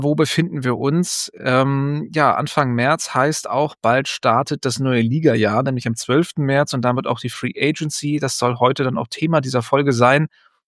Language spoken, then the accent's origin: German; Northern Germany, Germany; Das widert mich als Norddeutscher natürlich in einem besonderen Maße